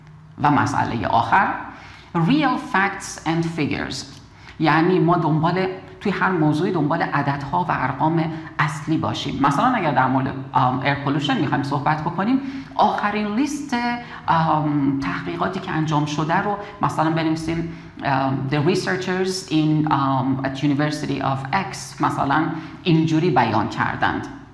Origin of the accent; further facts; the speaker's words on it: Iran; ما ایرانی هستیم و مثل بقیه مسائل ممکنه تاثیر بذاره اینی که ما ایرانی هستیم روی نمرمون